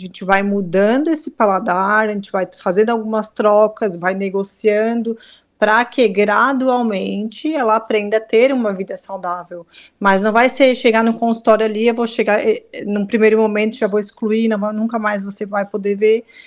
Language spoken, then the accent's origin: Portuguese; Criciúma, Santa Catarina, Brazil; Eu sou de Criciúma.